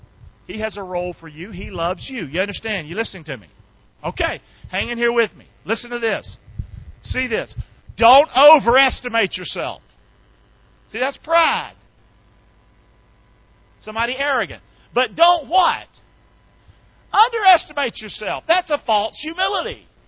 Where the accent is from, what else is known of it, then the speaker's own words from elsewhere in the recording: Rockingham, North Carolina, United States; I talk like me. I'm from Rockingham.